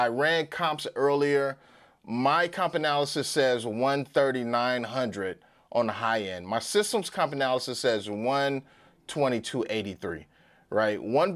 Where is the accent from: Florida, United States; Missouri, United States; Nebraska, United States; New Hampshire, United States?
Missouri, United States; St. Louis; real estate investor, also mortgage loan originator, primarily working with real estate investors and investment property. And for today's deal of the week, we're going to be in my hometown, St. Louis, Mis